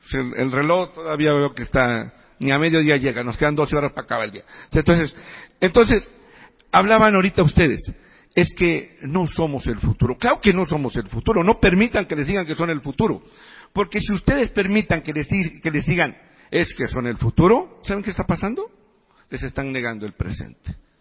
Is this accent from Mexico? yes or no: yes; Tabasco, Mexico; yo soy originario de Tabasco